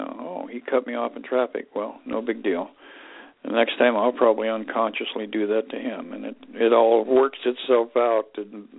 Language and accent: English; Colorado, United States; also born or lived in Los Angeles, California / Asia / Alaska; I'm originally from Los Angeles. I was born in Los Angeles and raised in Colorado. And I've lived, in Asia. I've lived in Alaska.